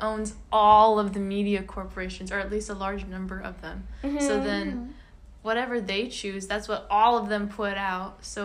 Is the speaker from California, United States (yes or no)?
yes; California, United States; And even though I'm from California, when I'm here at school, I'll forget that that's happening